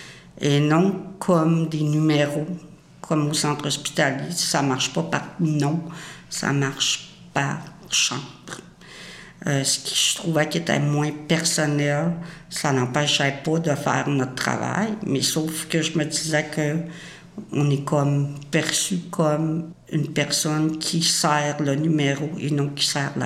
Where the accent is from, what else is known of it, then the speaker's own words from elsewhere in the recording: Quebec, Canada; accent: Lac-Saint-Jean; Moi, originaire du lac Saint-Jean, de là mon accent prononcé.